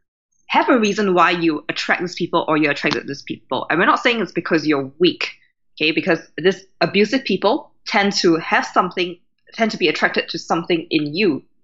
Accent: Singapore; now in Brighton, United Kingdom; I love New York. I love the speed. I come from Singapore, so I know speed.

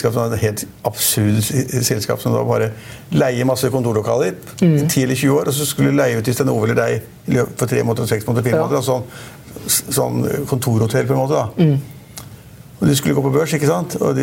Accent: Ålesund, Møre og Romsdal, Norway; Vi er sunnmøringer og Ålesund, vi liker ikke det der.

